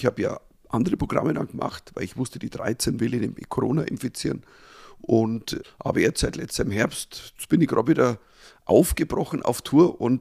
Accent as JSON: {"language": "German", "region": "Bavaria", "country": "Germany", "said": "ein Piefke, gut, ich bin Bayer, aber trotzdem Piefke irgendwo"}